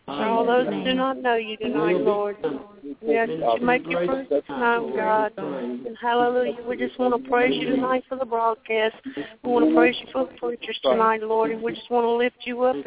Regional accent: Thomaston, Georgia, United States; I'm from Thomaston, Georgia.

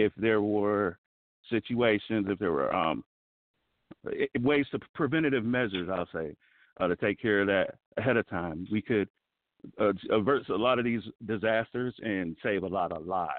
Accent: Cleveland, Ohio, United States; now in Los Angeles, United States; I'm currently in Los Angeles. I currently live in Los Angeles. I'm originally from Cleveland.

